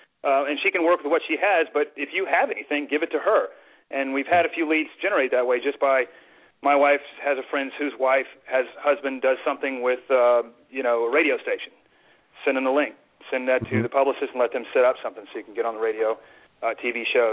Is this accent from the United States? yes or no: yes; Charleston, United States; It starts out in Charleston, my hometown.